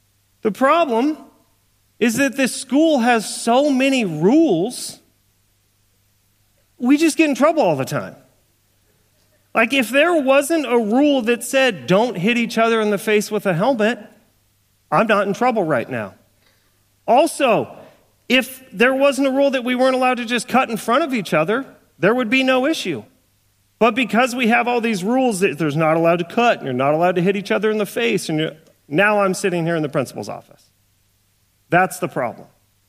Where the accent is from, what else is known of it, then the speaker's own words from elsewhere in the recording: Morgan Hill, California, United States; But I grew up in Morgan Hill, went to a school called Paradise Valley Elementary School.